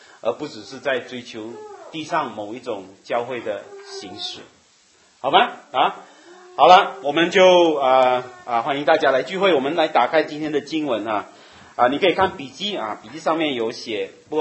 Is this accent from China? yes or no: no; Malaysia; 我是马来西亚人